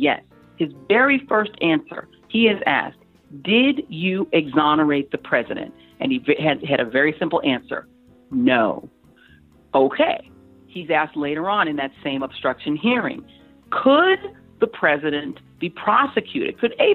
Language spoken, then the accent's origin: English; United States; I'm offended by that as an American, and I'm shocked that more Americans aren't offended.